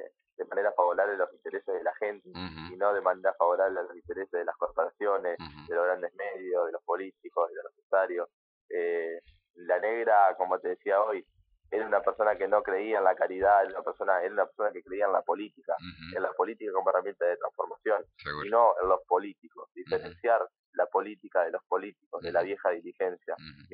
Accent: Concepción del Uruguay, Entre Ríos, Argentina; todos los que somos de Concepción nos trasladamos para allá para ayudar

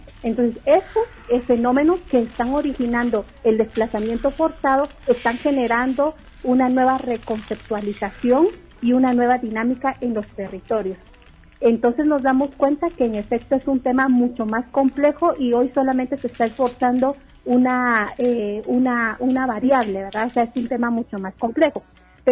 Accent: Guatemala; Guatemala es parte de Centroamérica. En la misma Constitución Política de la República habla de que somos ciudadanos centroamericanos

